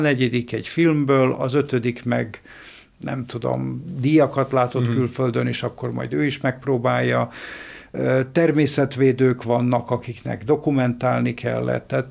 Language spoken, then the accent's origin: Hungarian; Srbobran, Vojvodina, Serbia; also born or lived in Novi Sad; Én egy ilyen kis települési, 12-3 ezer fős településről származom, Szent Tamás, Szabadkától 50 kilométerre délre, de 30 kilométerre van tőlünk Újvidék, Vajdaságnak fővárosa